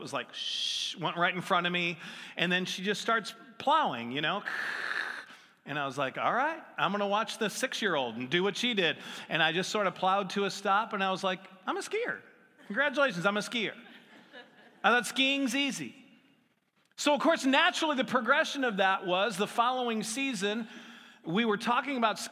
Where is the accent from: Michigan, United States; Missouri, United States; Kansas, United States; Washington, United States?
Missouri, United States; St. Louis; now in California, United States; Before I lived in California, I grew up in St. Louis, and it's not a very hilly place.